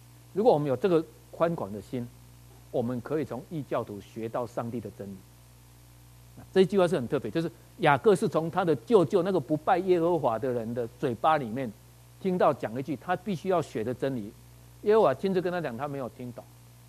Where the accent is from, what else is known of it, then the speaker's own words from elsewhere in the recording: Taiwan; 我们台湾人就是这样，我们派的神明就希望是这样嘛。